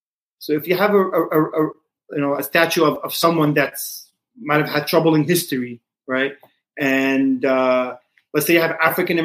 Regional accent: Canada; Maybe it's because I grew up on Jefferson Boulevard in Canada as a kid

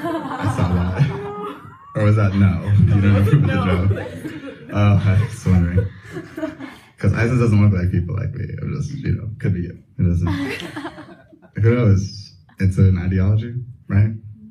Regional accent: California, United States; I was like, I'm new here. I'm from California. I got a new car, new job.

